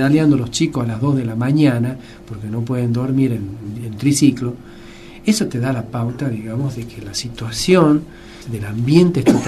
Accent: Argentina; Entonces, que aparte somos argentinos también, lo que aprendemos de Capital.

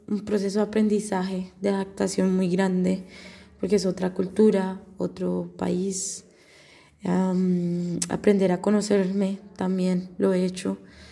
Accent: Ibagué, Tolima, Colombia; also born or lived in Bogotá; vengo de Ibagué, Colombia, y esta es mi historia de migración.

